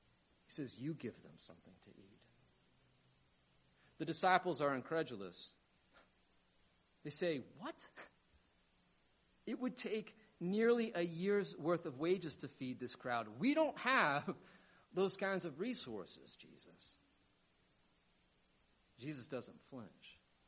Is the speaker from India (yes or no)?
no; Burlington, Vermont, United States; Y'all, I'm from Burlington, Vermont, not Lewiston, Maine.